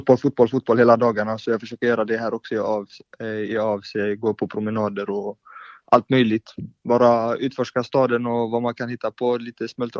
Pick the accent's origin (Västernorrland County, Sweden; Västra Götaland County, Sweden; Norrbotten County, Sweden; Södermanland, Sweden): Västra Götaland County, Sweden; Gothenburg; Ja, jag är 21 år. Jag är från Göteborg egentligen.